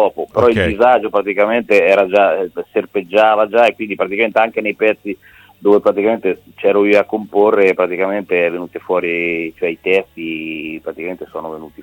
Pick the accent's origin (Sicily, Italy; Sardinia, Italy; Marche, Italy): Marche, Italy; Ancona; No, guarda, io sono di Ancona.